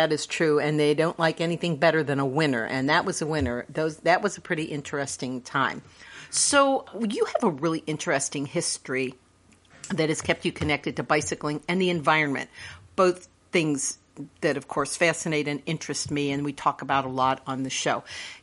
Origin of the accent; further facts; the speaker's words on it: Philadelphia, Pennsylvania, United States; born there; So I was born in Philadelphia.